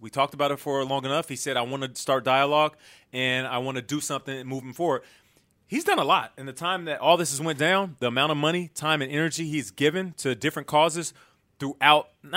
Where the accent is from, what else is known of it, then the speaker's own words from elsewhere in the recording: Seattle, Washington, United States; In Seattle. I'm from Seattle.